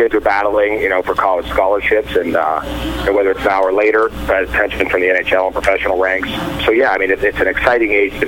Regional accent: Pittsburgh, Pennsylvania, United States; Sure. I grew up playing in Pittsburgh.

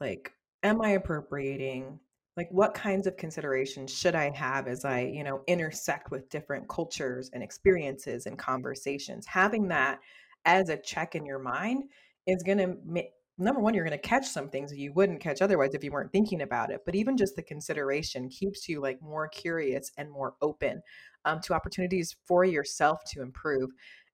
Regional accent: Indianapolis, Indiana, United States; now I grew up in Indianapolis, Indiana. We lived in predominantly like white neighborhoods

